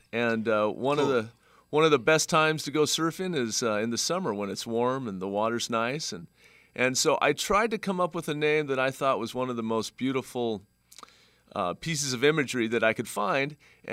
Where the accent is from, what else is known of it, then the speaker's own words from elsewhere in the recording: Arcadia, California, United States; I grew up in Arcadia, just next door. Saw PCC growing up and graduated from Arcadia High.